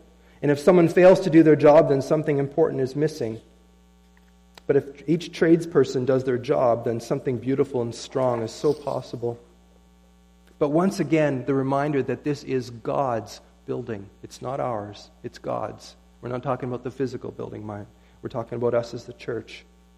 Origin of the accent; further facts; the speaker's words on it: Scotland, United Kingdom; now in Canada; because it was cheaper, because I'm Scottish.